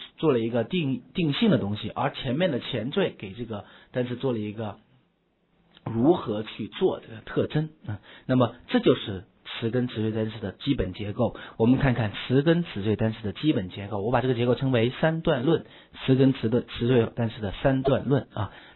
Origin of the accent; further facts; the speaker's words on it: Shenzhen, Guangdong, China; moved away as an adult; now in Beijing, China; 因为我的老家在深圳， OK， 我就离开深圳了，跑到北京来了